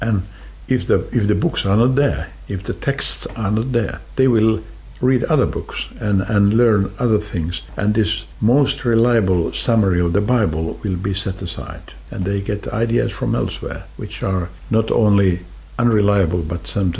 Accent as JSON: {"language": "English", "country": "Finland", "second_language": "English", "said": "I come from Finland. There are about 5 million, 6 million people in the entire world who speak Finnish."}